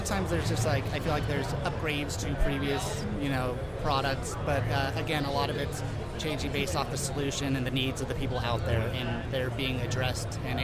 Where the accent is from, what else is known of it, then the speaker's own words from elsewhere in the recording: California, United States; but I'm from the Bay Area, California, so the weather is pretty much, it's pretty much the same.